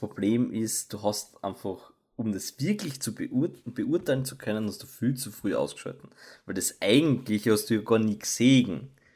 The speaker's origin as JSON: {"language": "German", "country": "Austria", "said": "Bei uns in Österreich, wie wir wissen, ist das alles kein Thema."}